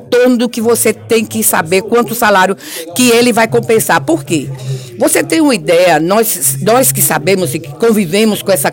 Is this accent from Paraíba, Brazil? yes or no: yes; São José de Piranhas, Paraíba, Brazil; É por isso que eu quero ser candidata a prefeito em São José de Piranhas, na minha terra